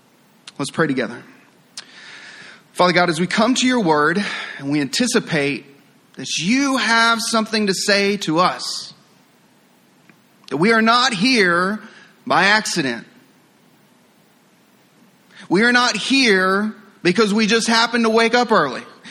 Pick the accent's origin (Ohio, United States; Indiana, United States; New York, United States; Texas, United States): Texas, United States; accent: Texas; She says, "You're not from around here, are you?" It's like, what gave that away? My thick Texas accent that kind of eventually dissipated a little bit.